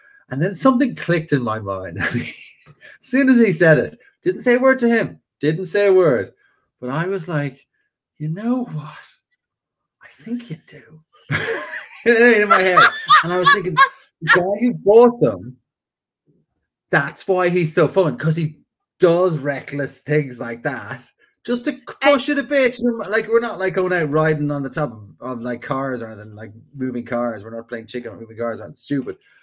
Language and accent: English; Ireland; now in United States; Now, I, as an Irish person, I'm expected to love drinking whiskey